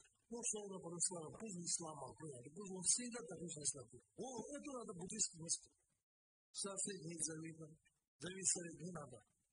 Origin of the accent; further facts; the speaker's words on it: Kalmykia, Russia; born there; моя главная проблема, потому что я родила Калмыкия, маленький регион